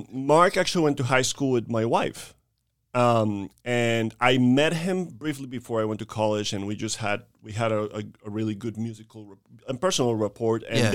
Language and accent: English; Colombia; You know, I'm from Colombia originally.